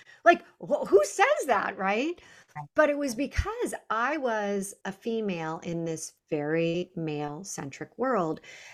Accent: California, United States; I grew up in the Silicon Valley. I was a high-tech girl.

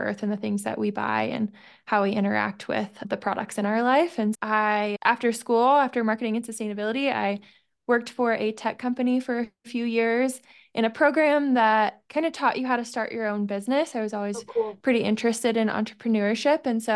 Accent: Midwest, United States; I grew up in the Midwest, but got to spend some summers doing some guiding in Utah.

